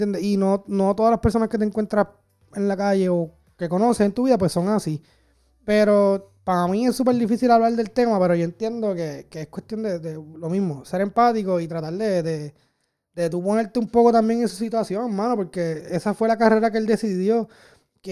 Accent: Puerto Rico; now in United States; si somos boricua, pues el tema choca un poco más porque sabemos que la mayoría de la policía en Puerto Rico

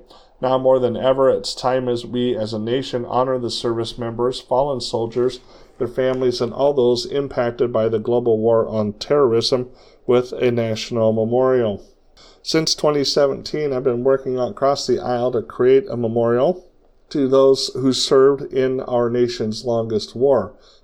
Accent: Red Oak, Iowa, United States; was born in my hometown of Red Oak.

